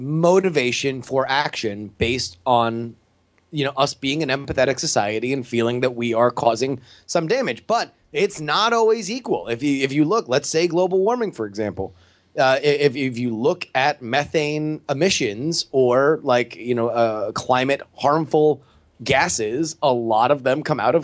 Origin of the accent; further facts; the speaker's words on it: Florida, United States; especially, you know, growing up in South Florida, where, like, you could see a dolphin somewhere.